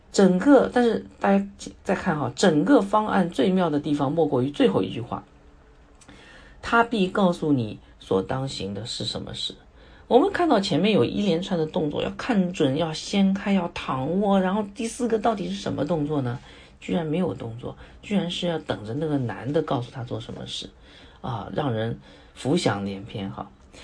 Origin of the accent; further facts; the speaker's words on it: China; 我们中国人有句古话叫饱足思淫欲啊